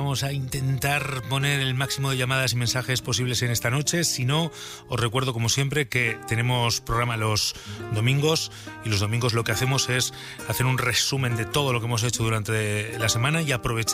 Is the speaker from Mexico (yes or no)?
no; Burgos, Castile and León, Spain; A ver lo que nos cuenta nuestra corresponsal en mi tierra, en Burgos